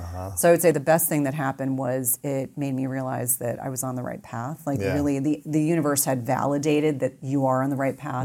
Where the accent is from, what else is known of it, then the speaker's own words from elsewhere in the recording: New Jersey, United States; I'm a little bit. I mean, I grew up in New Jersey.